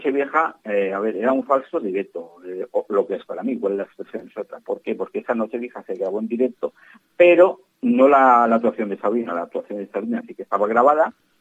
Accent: Valencian Community, Spain; yo de donde soy, la cadena autonómica se llamaba Canal Nou, y naciendo en el 89

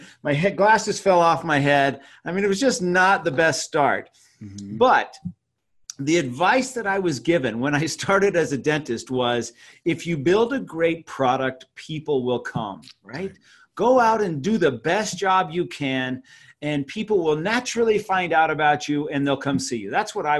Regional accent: Albuquerque, New Mexico, United States; I am a dentist, and I am a dentist from Albuquerque, New Mexico.

